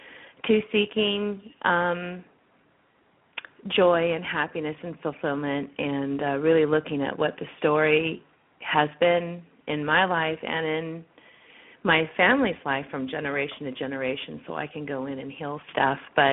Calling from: California, United States; from California.

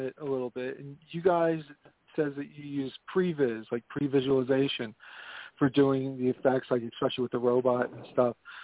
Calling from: Philadelphia, Pennsylvania, United States; Hey, Simon … calling from Philadelphia.

